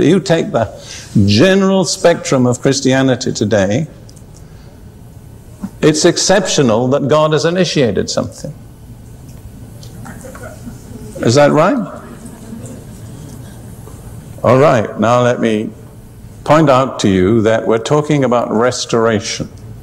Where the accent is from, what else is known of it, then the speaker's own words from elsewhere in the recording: United Kingdom; I'm, of course, I'm British, and British prone to be critical.